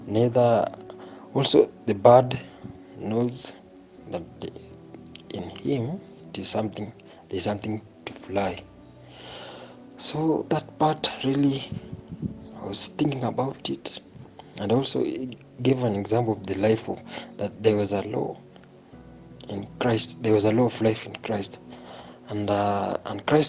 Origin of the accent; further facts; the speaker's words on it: Kitale, Trans-Nzoia County, Kenya; and I'm from Kitalale.